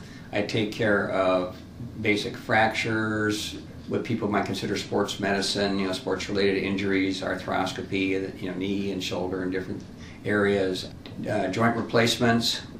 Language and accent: English; California, United States; moved away as an adult; Well, originally I'm from California. I practiced out there for 25 years before I came here.